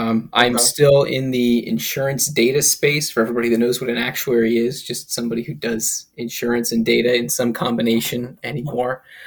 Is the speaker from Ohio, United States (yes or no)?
yes; Canton, Ohio, United States; born there; I was born in Canton, Ohio, home of the Pro Football Hall of Fame. So, you know, it kind of gets in you pretty early when you're born there.